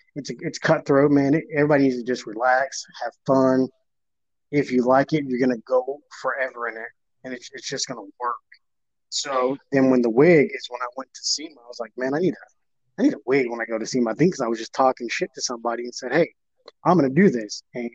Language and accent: English; Las Vegas, Nevada, United States; moved away as an adult; I was born and raised in Vegas. I'm from Vegas